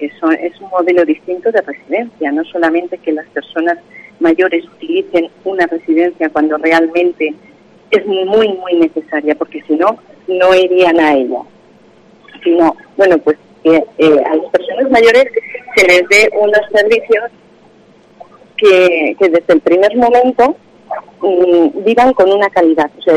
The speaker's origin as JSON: {"language": "Spanish", "town": "Soria", "region": "Castile and León", "country": "Spain", "said": "que la gente, los sorianos, decidamos, como ciudadanos españoles"}